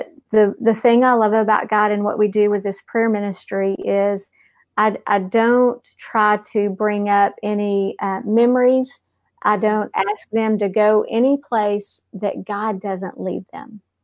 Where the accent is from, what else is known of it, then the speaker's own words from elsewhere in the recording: Texas, United States; accent: Texas; if my Texas accent throws you off, I'm really sorry, but we're deep in the heart of Texas here.